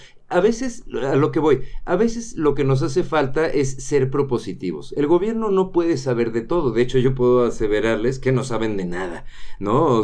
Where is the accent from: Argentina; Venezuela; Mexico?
Mexico; ahorita es momento de reforzar nuestras raíces y nuestras costumbres como mexicanos